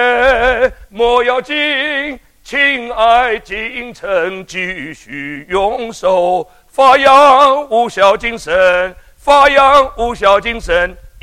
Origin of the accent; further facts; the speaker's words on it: China; now in Taiwan; 这里我从大陆来的，两岸呢，海峡两岸手心手背都是肉的。